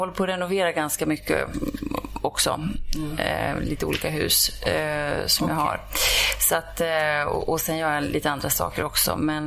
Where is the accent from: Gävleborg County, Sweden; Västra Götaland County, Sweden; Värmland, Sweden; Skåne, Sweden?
Gävleborg County, Sweden; Axmar; Jag är ju uppvuxen här i Axma by.